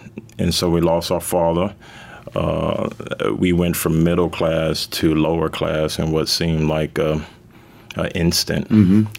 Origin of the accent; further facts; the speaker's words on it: Florida, United States; I grew up in South Florida, and for the first 8 years or so of my life, I had a really healthy, normal childhood.